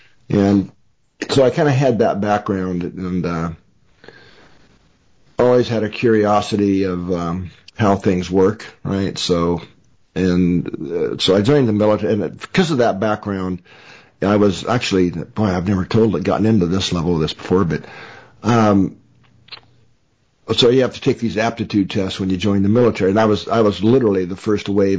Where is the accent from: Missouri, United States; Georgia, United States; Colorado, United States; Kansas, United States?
Missouri, United States; Well, I grew up in Missouri, actually, in the, I guess it would be the northwestern corner, kind of along the Missouri River. I was a small child on a small family farm.